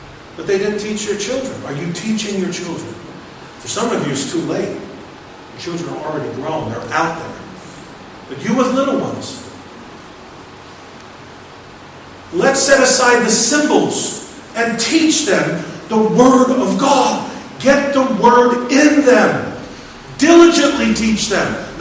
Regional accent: Brooklyn, New York, United States; I remember, again, growing up in Coney Island, the land of entertainment, a boardwalk stretching in front of the Atlantic Ocean there in Brooklyn, stretching for miles.

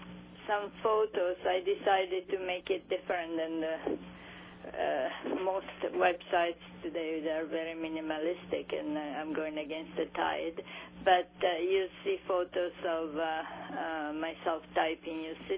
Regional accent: Italy; accent: Italian; English is a second language; Yes. Yeah, you can tell by my accent that I'm Italian.

